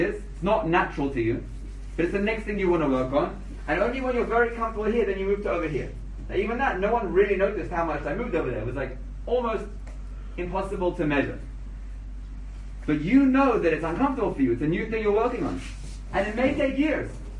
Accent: England, United Kingdom; because I was from England and he was from England

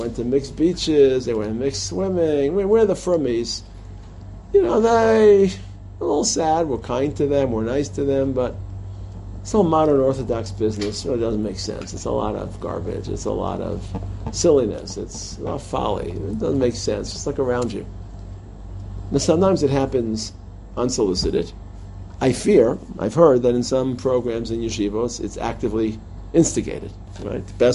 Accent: Teaneck, New Jersey, United States; also born or lived in Queens, New York; I grew up in Teaneck. I grew up in Queens.

